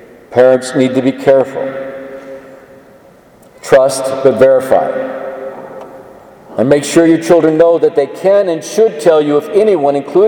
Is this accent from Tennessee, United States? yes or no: no; Texas, United States; And I love Texas. I'm a Texan. I don't know if you all know that, but I am a Texan, through and through.